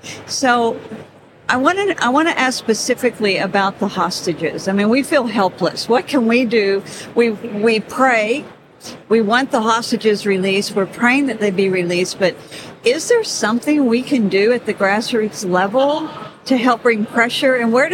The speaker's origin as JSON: {"language": "English", "country": "United States", "said": "I find it shocking as an American that we would have protests out in the streets"}